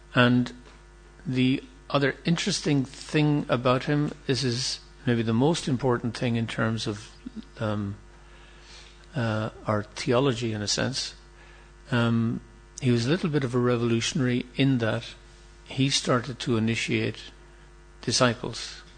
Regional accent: Ireland; I'm from Ireland. I know what happens next.

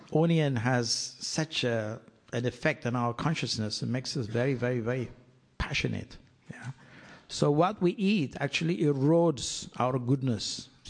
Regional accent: Ethiopia; I'm from East Africa, born in Ethiopia.

